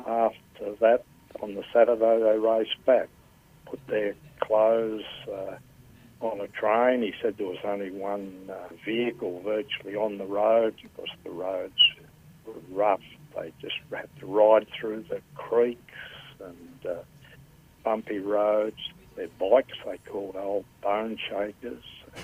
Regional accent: Sheffield, Yorkshire and the Humber, United Kingdom; I was born down at Devonport. I've been in Sheffield all my life. I'm 77

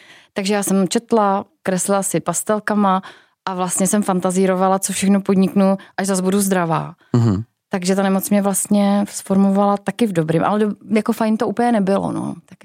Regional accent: Petrov nad Desnou, Olomouc Region, Czechia; also born or lived in Košice, Slovakia; Pocházím z malé vesnice. Narodila jsem se teda v Košicích, ale tak to souviselo spíš se studii mých rodičů. A pocházím z malé vesnice z Petrova nad Desnou, nad Šumperkem.

